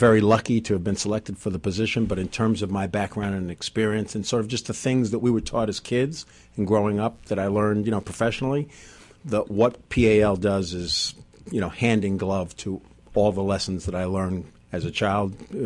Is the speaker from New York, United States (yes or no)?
yes; Mount Vernon, New York, United States; also born or lived in Bronx; yes, I was born in the Bronx, grew up in Mount Vernon. So I'm sort of stayed pretty close to home.